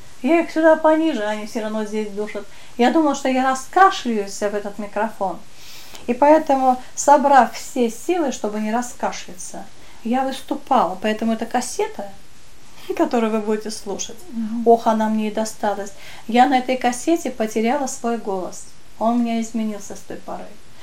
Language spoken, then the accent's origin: Russian; Ural, Russia; Малахитовый курь, я с Урала.